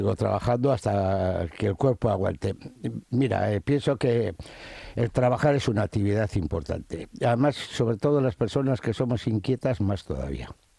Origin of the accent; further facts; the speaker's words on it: Bilbao, Basque Country, Spain; born there; De Indautxu, del centro.